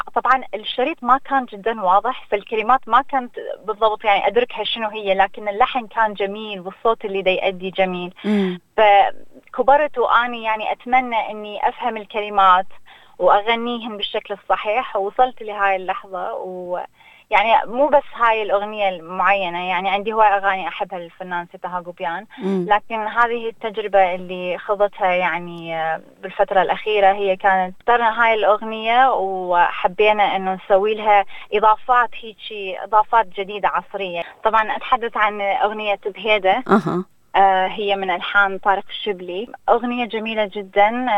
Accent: Sweden; now in Australia; مولودة بالسويد ونشأت هناك، لكن طبعا حاليا موجودة بأستراليا من قبل 8 سنين.

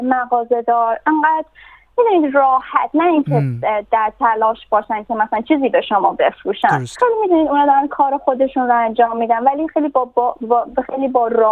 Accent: Tehran, Tehran Province, Iran; moved away as an adult; also born or lived in Rasht / United States / Austria; من همونطور که گفتین در ایران به دنیا آمدم، در واقع در رشت هم به دنیا آمدم ولی در تهران بزرگ شدم. یک سال حدود در دبیرستان من آمریکا درس خوندم.

